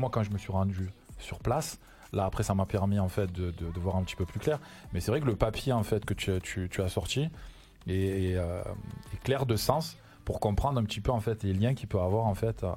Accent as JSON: {"language": "French", "town": "Marseille", "region": "Provence-Alpes-Côte d'Azur", "country": "France", "tie": "born or raised there", "said": "moi je suis Marseillais, j'ai grandi effectivement avec toute la communauté malgache de Marseille."}